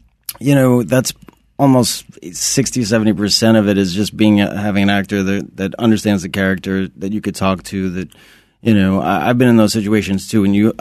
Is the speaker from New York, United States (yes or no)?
yes; New York, United States; I grew up in New York. I didn't surf.